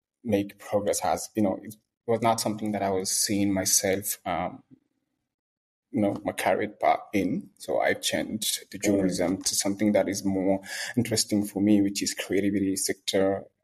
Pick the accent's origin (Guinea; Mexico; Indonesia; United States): Guinea; moved away as an adult; now in Senegal; I'm from Guinea and I born and raised in Guinea, and now I'm based in Senegal since 2009, I guess.